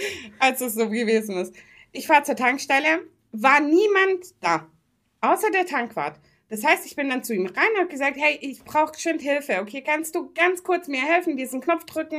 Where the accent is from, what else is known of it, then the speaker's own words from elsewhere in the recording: Stuttgart, Baden-Württemberg, Germany; Wir sind Stuttgarter. Wir sollten der Stadt auch sein.